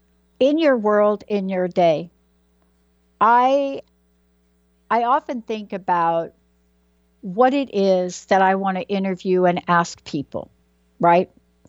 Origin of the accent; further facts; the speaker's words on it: New York City, New York, United States; born there; So look, I was born in the Bronx, right? Everything is cement.